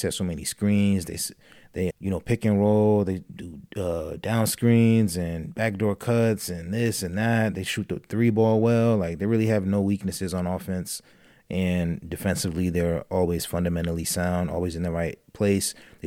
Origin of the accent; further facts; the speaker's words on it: New Jersey, United States; I know for me personally, because I'm from New Jersey, I'm interested to see what Rutgers does.